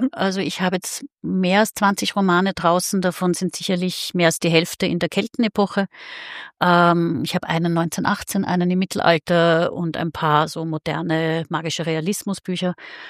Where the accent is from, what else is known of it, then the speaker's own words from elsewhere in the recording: Austria; Und Hallstatt ist ja bei uns in Österreich.